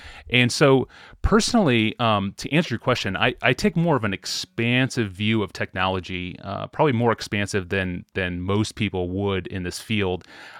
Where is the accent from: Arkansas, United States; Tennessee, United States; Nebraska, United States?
Nebraska, United States; also born or lived in Washington, D.C. area; now in Minneapolis, United States; we are both from Nebraska. We spent some time in the DC area, and now we live in Minneapolis. We've been here for about 5 years.